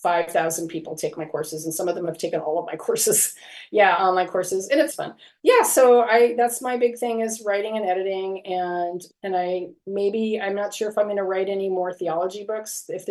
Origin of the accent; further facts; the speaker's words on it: Hollywood, California, United States; Yeah, I mean, I grew up in Hollywood with a screenwriter, producer, mother.